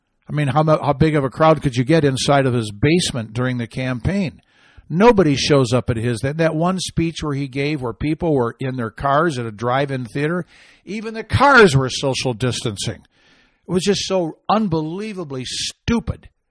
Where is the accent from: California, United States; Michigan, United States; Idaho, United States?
Michigan, United States; Washington; That's right, a town called Washington, Michigan. And I was particularly drawn because it's from my home state.